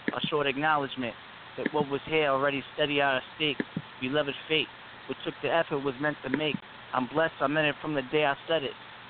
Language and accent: English; New York, United States; now in Connecticut, United States; I live in CT, but I'm from New York.